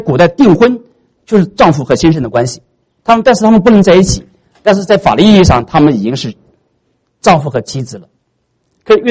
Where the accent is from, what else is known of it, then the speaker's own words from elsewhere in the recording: China; 所以很多时候我们中国人特别慷慨，说我们这个中国啊